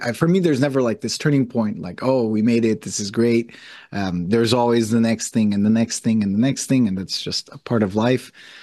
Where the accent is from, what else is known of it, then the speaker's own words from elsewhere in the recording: Brazil; English is a second language; I had graduated from a liberal arts college in the US, but I'm originally from Brazil, went back to Brazil.